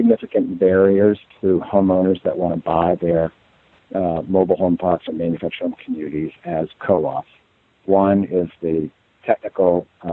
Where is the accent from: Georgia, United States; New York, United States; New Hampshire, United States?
New Hampshire, United States; Concord; but ultimately made my way back to my hometown of Concord, New Hampshire, where I've been professionally engaged for the last 25 years.